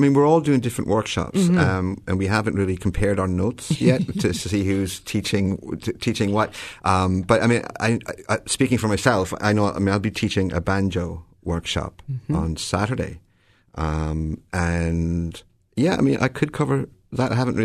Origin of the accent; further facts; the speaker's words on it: Ireland; growing up in Ireland